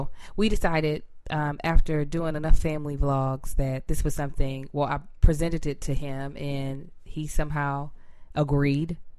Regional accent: Kentucky, United States; moved away as an adult; now in California, United States; We are both from Kentucky, and we moved to California. I moved out here first for grad school, and then he came out here.

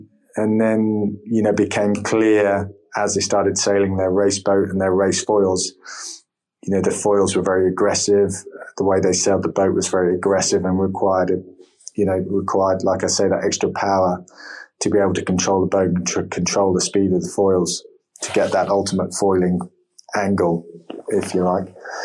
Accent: South West England, United Kingdom; I grew up in the West Country near Falmouth, and my parents had a small cruising boat.

